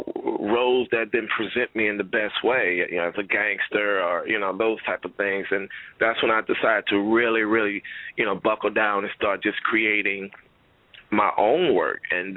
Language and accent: English; Alexandria, Louisiana, United States; Everybody tell me I have an accent. I'm from Louisiana originally, Alexandria, Louisiana.